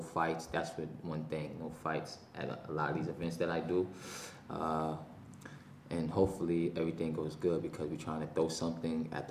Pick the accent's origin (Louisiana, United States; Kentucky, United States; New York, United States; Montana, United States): New York, United States; Manhattan; I'm originally from Manhattan, you know, but I moved up here years ago. And now I live in Fillmont, New York.